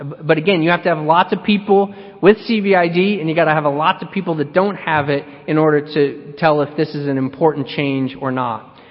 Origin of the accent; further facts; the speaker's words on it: Missouri, United States; And I'm from Missouri, so I'm a big Mark Twain fan.